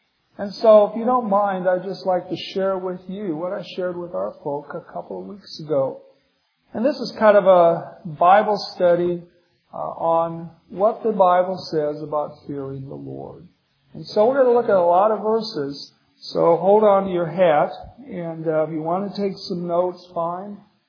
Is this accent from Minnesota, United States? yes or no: yes; Minneapolis, Minnesota, United States; born there; I was born in Minneapolis. My dad was attending Northwestern Seminary way back in the late 40s, early 50s.